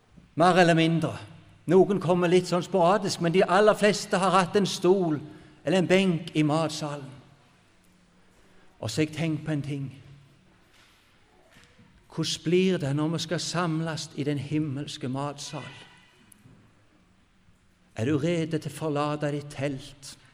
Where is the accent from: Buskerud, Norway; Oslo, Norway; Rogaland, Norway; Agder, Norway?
Rogaland, Norway; Salte; i hvert fall er det hjemme sånn, jeg husker godt, vi hadde telt med den sommer hjemme på Salte